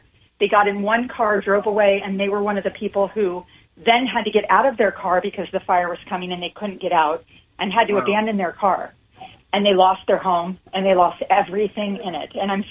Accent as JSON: {"language": "English", "town": "San Diego", "region": "California", "country": "United States", "tie": "born or raised there", "said": "And I grew up in San Diego. We've been evacuated many times."}